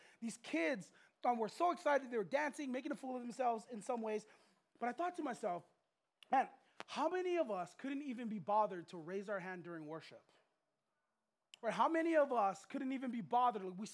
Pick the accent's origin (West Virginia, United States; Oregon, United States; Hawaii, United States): Hawaii, United States; Waianae; I grew up on this island. Okay, I grew up in Waianae, right across a beach, right?